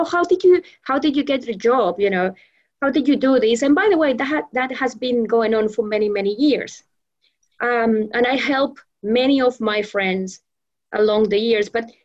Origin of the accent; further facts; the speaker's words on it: Venezuela; also born or lived in Melbourne; And I migrated, I went back to Venezuela when I was about 6 months.